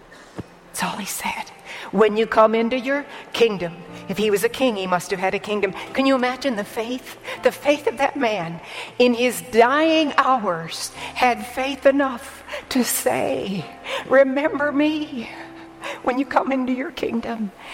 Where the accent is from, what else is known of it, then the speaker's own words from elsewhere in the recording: India; because I grew up in India, so I wasn't there most of the time anyway.